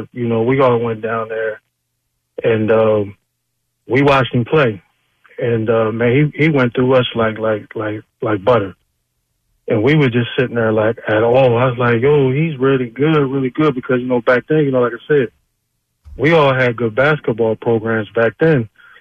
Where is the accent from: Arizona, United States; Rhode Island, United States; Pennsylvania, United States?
Pennsylvania, United States; Chester; now in Coatesville, United States; I was the first time, you know, just growing up in Chester.